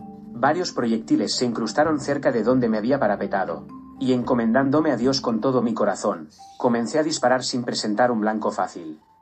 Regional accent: Puerto Rico; me decepciona el ver que día a día mi pueblo se hunde en los abismos de una superficialidad que parece no tener fin, pregonada primero por las infames redes sociales y ratificadas por la ignorancia de muchos puertorriqueños que creen todo lo que ven.

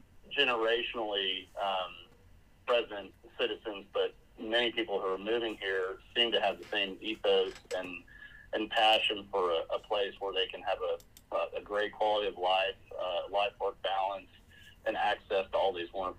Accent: Houston, Texas, United States; I moved here from Houston, Texas, where I was born and raised, and you know, I used to call it the capital of suburban sprawl.

